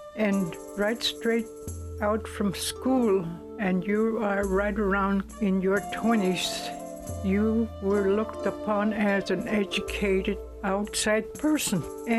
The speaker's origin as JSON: {"language": "English", "town": "Noorvik", "region": "Alaska", "country": "United States", "tie": "born there", "said": "I was born in Norvik, Alaska, December 15, 1915, and that Norvik, Alaska is my birthplace."}